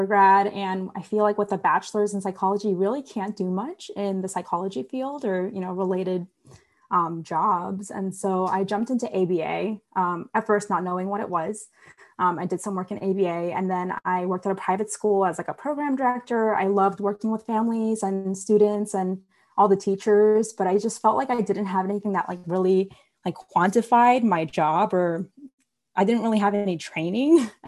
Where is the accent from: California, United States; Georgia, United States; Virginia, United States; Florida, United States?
Virginia, United States; so I'm from the Northern Virginia area.